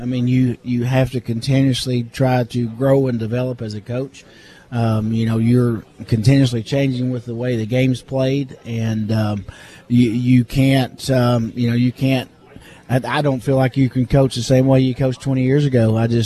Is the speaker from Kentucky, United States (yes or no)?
yes; Kentucky, United States; I grew up in Kentucky, which basketball is kind of a way of life